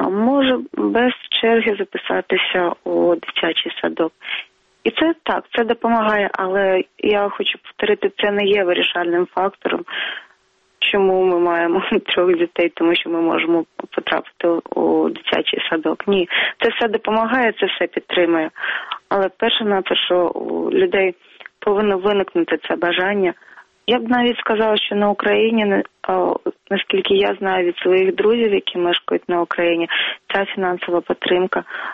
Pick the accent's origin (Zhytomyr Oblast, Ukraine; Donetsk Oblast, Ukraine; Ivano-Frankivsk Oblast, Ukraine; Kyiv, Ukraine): Zhytomyr Oblast, Ukraine; Zhytomyr; Також в Житомирі, звідки я родом